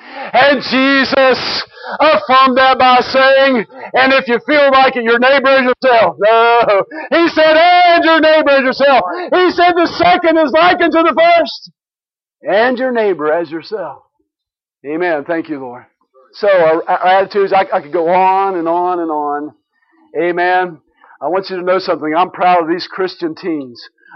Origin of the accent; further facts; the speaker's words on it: Scotland, United Kingdom; Sorry, I'm from Scotland. Sometimes I roll my R's.